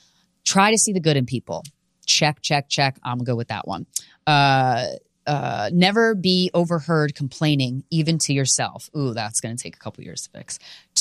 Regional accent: Kansas, United States; I'm from Kansas. All these fuckboys live in Kansas.

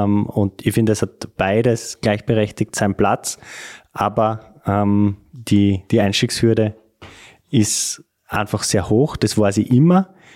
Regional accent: Austria; also ich jetzt als Österreicher hatte die Möglichkeit

